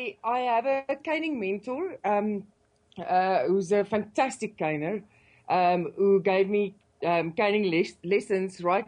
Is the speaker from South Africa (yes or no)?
yes; South Africa; I'm a South African actress